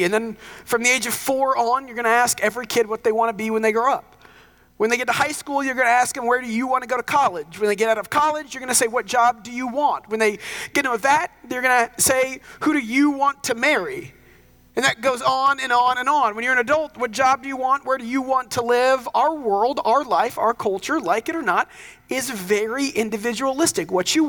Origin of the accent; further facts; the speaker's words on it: the South, United States; I share it, for one, because I grew up in the South and every church is some different degree of Baptist.